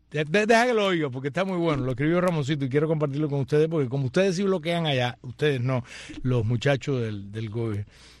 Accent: Cuba; soy hashtag una cubana para el bien y no para el mal

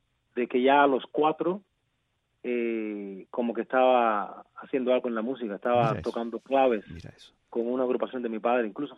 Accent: Cuba; mi niñez en Cuba fue realmente muy muy linda e ideal

